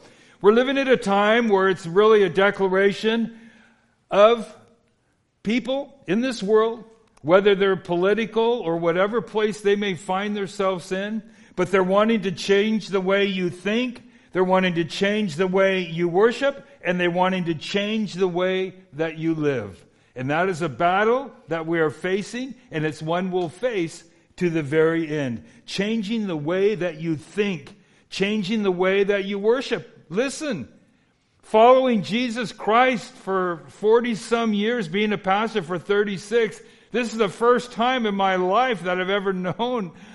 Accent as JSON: {"language": "English", "region": "California", "country": "United States", "tie": "born or raised there", "said": "My father was also a Los Angeles policeman. I grew up in Southeast LA County."}